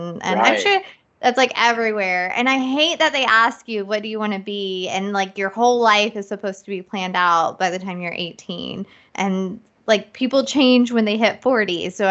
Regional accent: West Virginia, United States; And I also think, like, growing up in West Virginia, we're only shown, like, a very small part of what we can be.

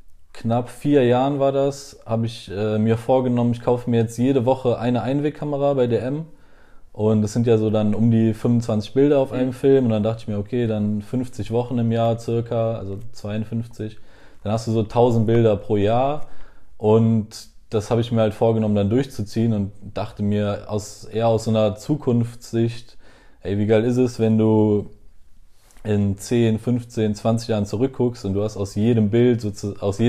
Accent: Cologne, North Rhine-Westphalia, Germany; durch dieses Aufwachsen in Köln und hier geboren zu sein und auch meine beiden Eltern sind in Köln geboren und hier aufgewachsen, kriegt man ja so ein bisschen diesen Lokalpatriotismus so mit in die Wiege gelegt.

